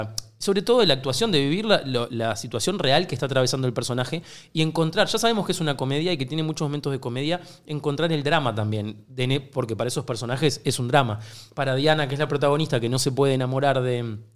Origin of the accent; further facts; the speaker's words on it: Uruguay; accent: Uruguayan; Creo que porque somos de Uruguay.